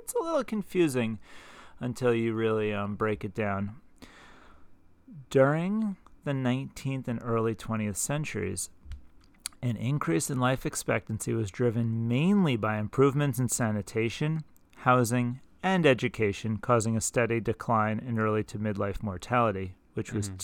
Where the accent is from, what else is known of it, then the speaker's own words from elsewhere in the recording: England, United Kingdom; I'm English and you speak English in that class, right?